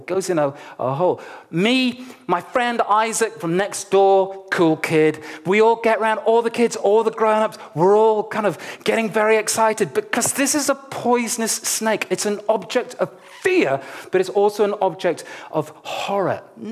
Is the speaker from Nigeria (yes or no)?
yes; Nigeria; But I was born and raised in Nigeria.